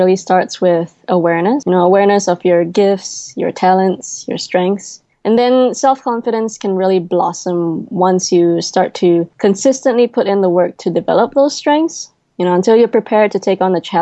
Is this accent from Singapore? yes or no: yes; Singapore; Growing up in Singapore, my parents were never the most expressive of people.